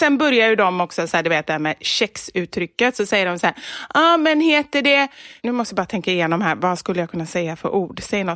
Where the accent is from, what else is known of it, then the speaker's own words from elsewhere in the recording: Gothenburg, Västra Götaland County, Sweden; accent: Gothenburg; now in Stockholm, Sweden; Det är ju massa göteborgsuttryck också. Liksom, som jag egentligen nästan börjar säga som stockholmare säger. För jag har ju ändå bott här i 20 år.